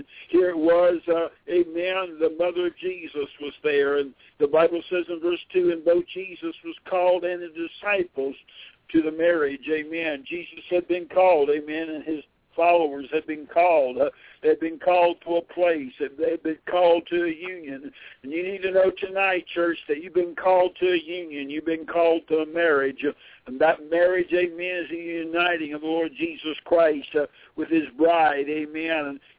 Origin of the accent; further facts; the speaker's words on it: Thomaston, Georgia, United States; Oh, this is … I'm from Thomaston, Georgia.